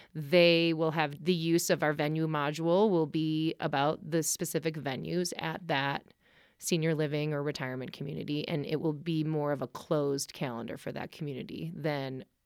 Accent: Milwaukee, Wisconsin, United States; But when I went to the University of Vermont, I grew up in Milwaukee. I also went to the University of Salzburg.

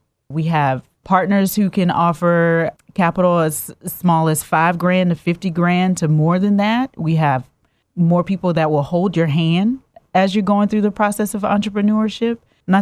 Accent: New Orleans, Louisiana, United States; also born or lived in Chatsworth, Georgia; Yes, I'm from New Orleans originally. At the time, he was doing commercial and residential carpet, so he yanked us out of New Orleans and dropped us into Chatsworth, Georgia

